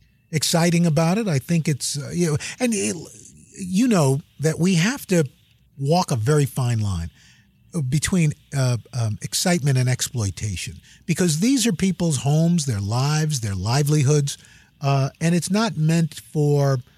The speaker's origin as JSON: {"language": "English", "town": "New York City", "region": "New York", "country": "United States", "said": "which was a dream come true because I'm from New York City."}